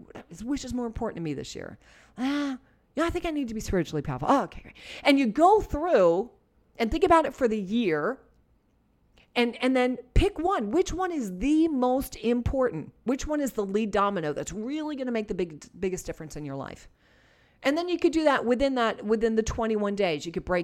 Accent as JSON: {"language": "English", "region": "New Jersey", "country": "United States", "said": "if there's anything I said that I said just because I'm from New Jersey"}